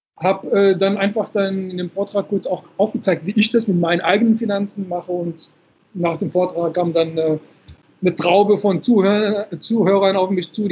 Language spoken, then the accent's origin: German; Frankfurt, Hesse, Germany; also born or lived in Morocco; wie gesagt, Jahrgang 77, geboren in Marokko, seit meinem 8. Lebensjahr lebe ich hier in Frankfurt.